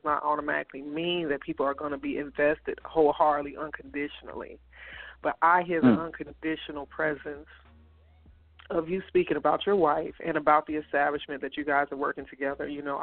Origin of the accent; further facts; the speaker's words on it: Chicago, Illinois, United States; Look, Michael, I'm from Chicago.